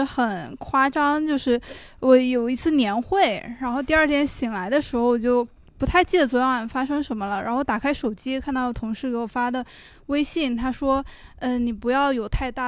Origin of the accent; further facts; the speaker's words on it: Fujian, China; 我福建人。